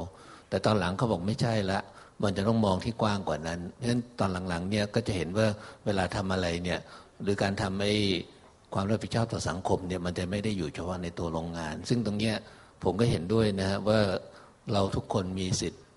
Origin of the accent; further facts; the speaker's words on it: Nakhon Sawan, Thailand; ตอนผมเรียนหนังสือที่อยู่จังหวัดนครสวรรค์ผมเป็นคนนครสวรรค์นะฮะ